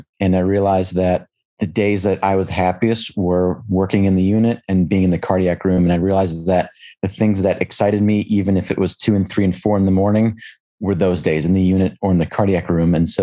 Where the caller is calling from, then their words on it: Dallas, Texas, United States; I'm calling in from University of Texas Southwestern in Dallas.